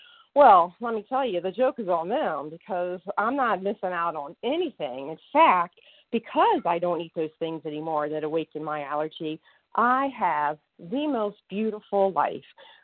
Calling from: Massachusetts, United States; I'm calling from Western Massachusetts, and I am a grateful, recovered, compulsive overeater.

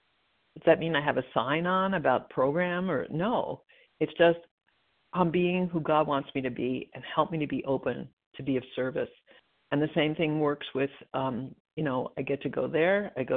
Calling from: New Jersey, United States; from New Jersey. Recovered compulsive overeater.

